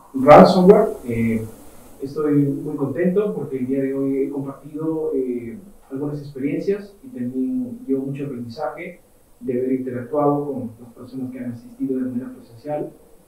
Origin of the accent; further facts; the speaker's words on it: Peru; yo soy de Perú.